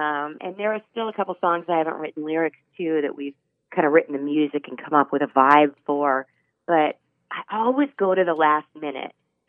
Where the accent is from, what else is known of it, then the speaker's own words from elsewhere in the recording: Clearwater, United States; a huge festival in my hometown, Clearwater.